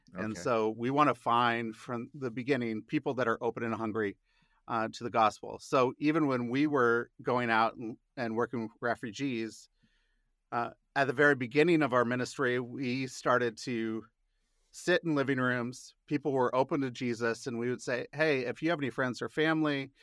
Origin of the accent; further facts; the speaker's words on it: Seattle, Washington, United States; I was raised in Seattle.